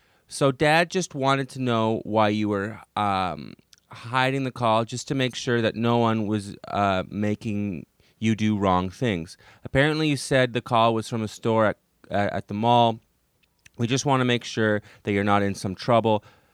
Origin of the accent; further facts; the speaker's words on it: Canada; now in United States; I'm an immigrant, and I'm new to America. I'm from Canada